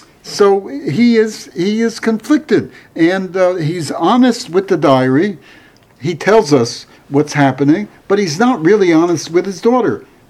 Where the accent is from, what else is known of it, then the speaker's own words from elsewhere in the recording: New Jersey, United States; I like these stories because I come from New Jersey, and so we go down the shore